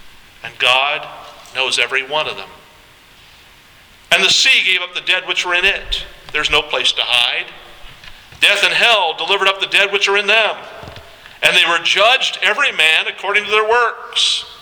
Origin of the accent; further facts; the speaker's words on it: Warren, Ohio, United States; born there; I was born in Warren, Ohio, at the Trumbull County Hospital.